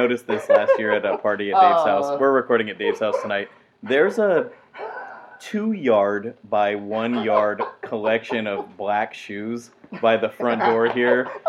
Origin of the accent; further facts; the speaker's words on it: San Jose, California, United States; But we're proud of where we're from. We're from San Jose, California. We have tried to, in our way, talk about who we are and where we're from